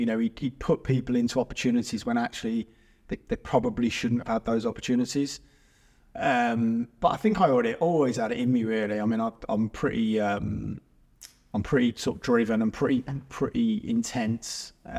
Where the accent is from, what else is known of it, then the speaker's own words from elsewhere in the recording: Coleshill, West Midlands, United Kingdom; also born or lived in Birmingham; So grew up in, I was born in Marston Green in Birmingham. I sort of grew up in Coleshill, moved out to the Sticks